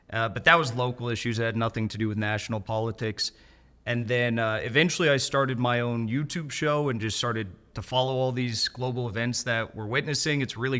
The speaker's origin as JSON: {"language": "English", "town": "San Clemente", "region": "California", "country": "United States", "tie": "born or raised there", "said": "Well, growing up in San Clemente, I was just, like, concerned about the environment because I was a surfer."}